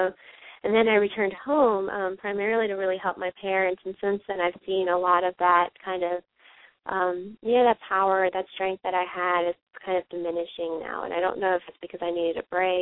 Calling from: South Carolina, United States; I'm calling from South Carolina.

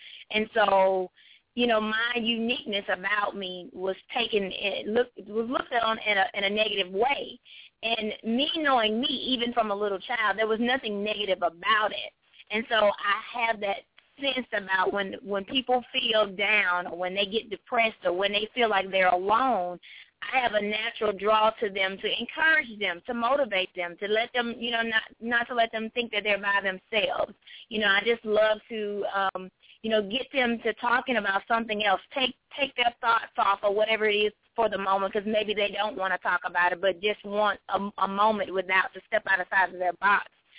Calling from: Georgia, United States; I'm calling from Georgia.

